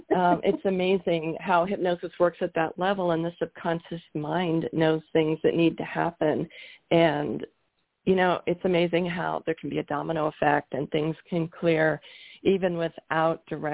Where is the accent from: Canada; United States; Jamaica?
Canada; I'm from Canada. We were living in Canada at the time.